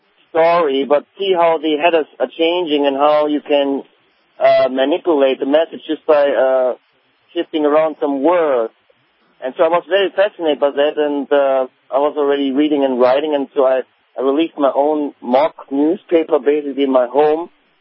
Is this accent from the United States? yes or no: no; North Rhine-Westphalia, Germany; also born or lived in Hamburg; I was born in Germany, in Hamburg, actually, but I grew up in Rhine area, Cologne, Düsseldorf.